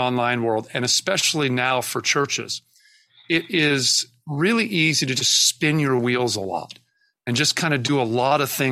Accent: Seattle, Washington, United States; because I am from Seattle, is we're pretty good at tech.

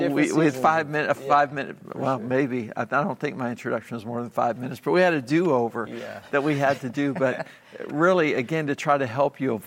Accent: Pittsburgh, Pennsylvania, United States; You remember one of them because we're from Pittsburgh.

